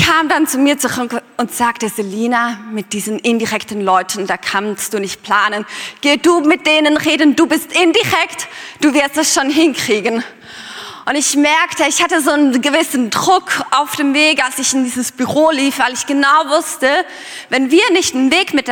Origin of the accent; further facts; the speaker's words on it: Switzerland; Und ich bin Schweizerin und von meiner Persönlichkeit total indirekt.